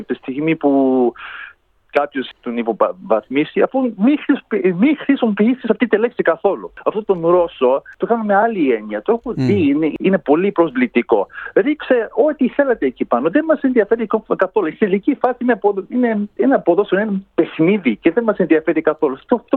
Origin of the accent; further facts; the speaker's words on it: Australia; ότι είμαι Αυστραλός